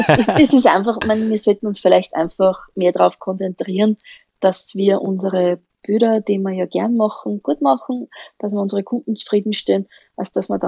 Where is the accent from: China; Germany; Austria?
Austria; Upper Austria; born there; accent: mixed dialect; also born or lived in Vienna; Ich bin erst seit ein bisschen was über 2 Jahre wieder in Oberösterreich. Ich bin zwar gebürtige Oberösterreicherin, war aber viele Jahre in Wien und Niederösterreich daheim. Darum vielleicht auch ein bisschen der Durcheinander-Dialekt hin und wieder zwischendurch.